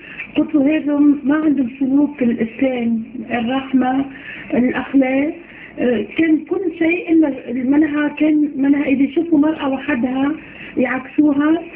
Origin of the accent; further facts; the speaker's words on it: Tunisia; أنا من تونس. صرت مسيحية حوالي 4 سنوات.